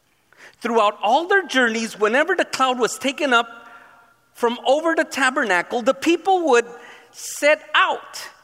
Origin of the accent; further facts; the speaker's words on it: California, United States; Trust me, I'm from Southern California. I know the difference.